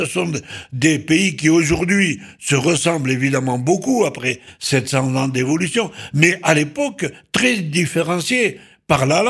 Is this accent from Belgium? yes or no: no; south of France, France; Et le tourisme est surtout chez nous, dans le Midi.